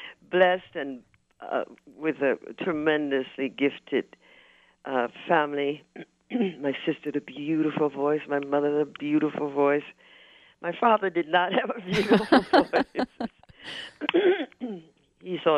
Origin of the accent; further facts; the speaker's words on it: Atlanta, Texas, United States; he became principal of a little school in East Texas, Atlanta, Texas, Cass County, and that's where I started, where we all starte